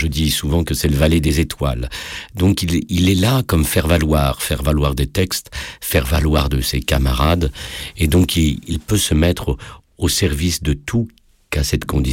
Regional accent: Réunion, France; lorsque je suis retourné sur l'île de mon enfance à La Réunion.

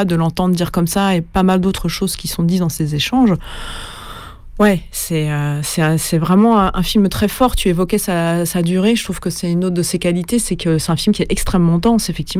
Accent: France; Et en tant que Français, on se le reçoit

